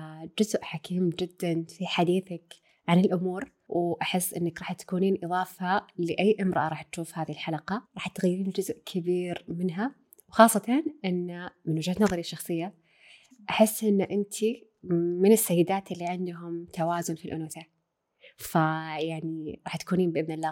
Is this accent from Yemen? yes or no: no; Eastern Province, Saudi Arabia; now in Riyadh, Saudi Arabia; يعني إحنا عندنا في الشرقية مرة حنونين ومرة عاطفيين